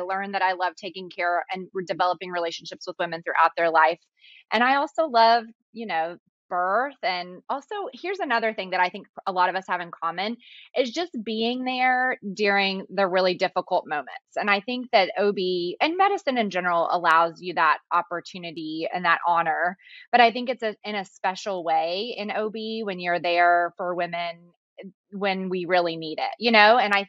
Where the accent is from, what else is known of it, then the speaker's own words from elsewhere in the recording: Arkansas, United States; So I'm actually originally from Arkansas. I live in Texas now.